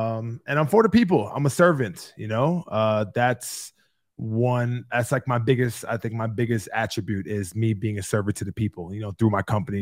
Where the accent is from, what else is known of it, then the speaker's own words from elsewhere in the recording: New York, United States; moved away as an adult; now in Miami, United States; well, I'm originally from New York, came here in Miami in 2009.